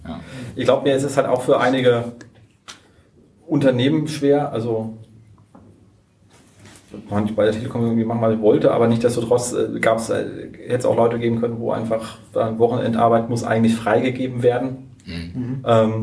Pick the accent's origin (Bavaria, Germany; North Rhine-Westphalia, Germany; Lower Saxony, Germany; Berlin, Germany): Berlin, Germany; wir fahren ja eh rüber und rüber, wir sind ja Berliner